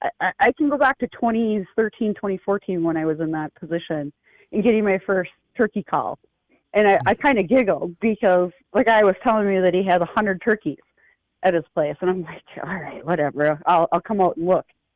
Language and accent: English; Minnesota, United States; in the state of Minnesota yet. I have been all over and shot turkeys all over, except right here in my home state.